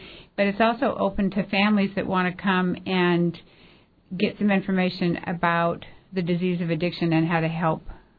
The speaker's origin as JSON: {"language": "English", "town": "Juneau", "region": "Alaska", "country": "United States", "tie": "born or raised there", "said": "but I grew up here in Juneau, so I'm up for the week doing some training and some interventions, actually."}